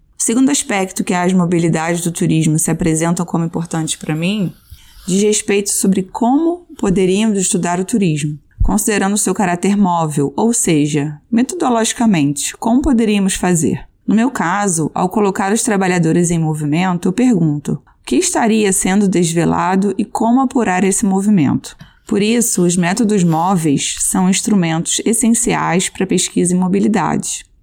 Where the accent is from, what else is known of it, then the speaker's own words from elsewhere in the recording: Rio de Janeiro, Brazil; Bem, eu sou carioca, fiz a graduação em turismo e mestrado em turismo